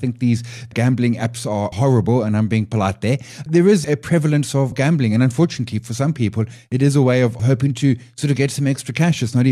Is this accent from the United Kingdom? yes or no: no; South Africa; I mean, it is almost kind of embedded in our psyche as a South African.